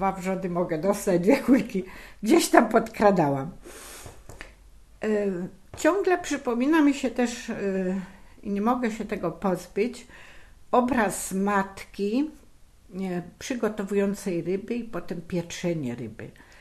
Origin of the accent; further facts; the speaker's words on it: Silesian Voivodeship, Poland; No i tradycyjna mączka, taka słodko-kwaśna u nas na Śląsku, obowiązkowo z pasternakiem, z warzywami, z suszonymi owocami.